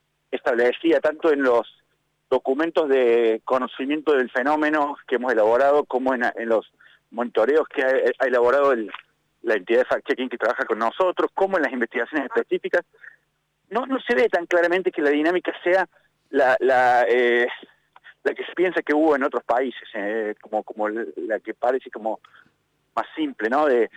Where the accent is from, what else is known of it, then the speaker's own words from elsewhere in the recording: Córdoba, Argentina; Soy cordobés. Estoy en la ciudad de Córdoba en este momento